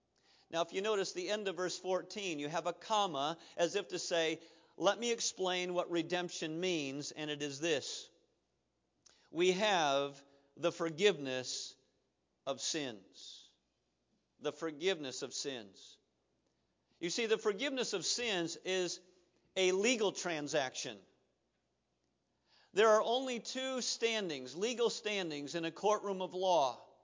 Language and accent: English; Iowa, United States; When I was a boy growing up in Iowa, pop bottles were glass